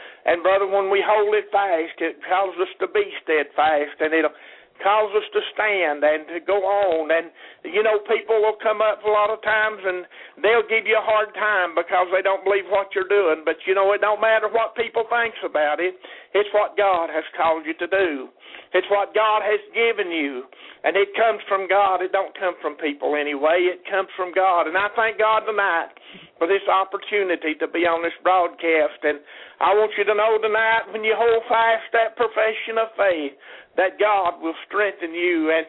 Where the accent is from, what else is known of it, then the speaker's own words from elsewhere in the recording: La Follette, Tennessee, United States; I'm from La Follette, Tennessee.